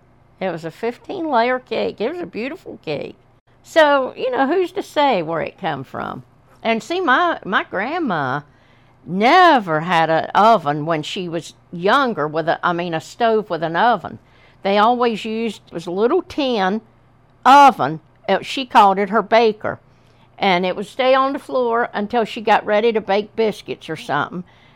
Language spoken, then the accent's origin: English; Smith Island, Maryland, United States; born and raised on Smith Island, and I've always grew up making the traditional Smith Island cakes.